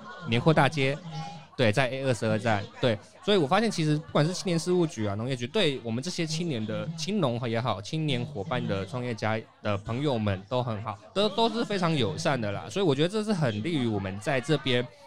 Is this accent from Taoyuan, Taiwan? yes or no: yes; Taoyuan, Taiwan; 因为其实，本身土生土长的桃园人嘛